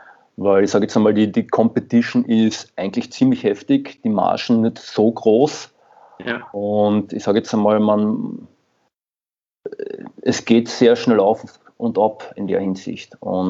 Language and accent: German; Carinthia, Austria; ich komme ja selbst aus Kärnten im Endeffekt